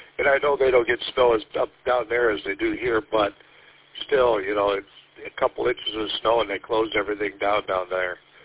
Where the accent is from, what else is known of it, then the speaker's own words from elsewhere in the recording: Michigan, United States; also born or lived in Jackson, Tennessee; I'm from Michigan, but I met my wife up here in Michigan when we moved to Tennessee, Jackson, Tennessee.